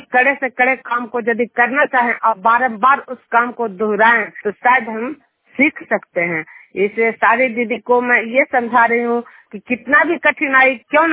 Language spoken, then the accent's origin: Hindi; Juniyar, Bihar, India